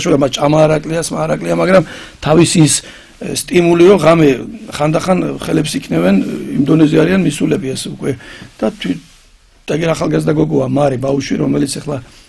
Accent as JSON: {"language": "Georgian", "town": "Didachara", "region": "Adjara", "country": "Georgia", "tie": "born or raised there", "said": "მე გავიზარდე რაიონში სოფელ დიდაჭარაში"}